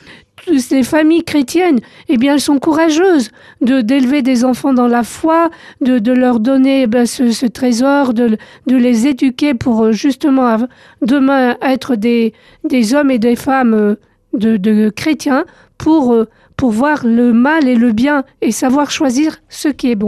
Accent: France; Je suis arrivée en France, j'avais deux, trois mois. Donc j'ai grandi en France.

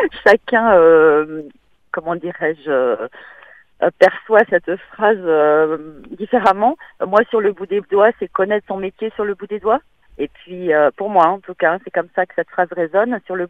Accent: Occitanie, France; Je suis du Tarn, donc

